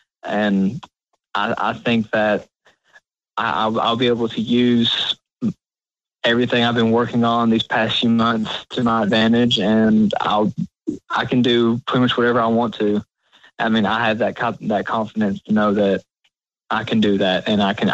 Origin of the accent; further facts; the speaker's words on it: Jellicoe, Tennessee, United States; I'm from Jellicoe, Tennessee. I started training actually with Tim Kitts in Knoxville, Tennessee when I first started.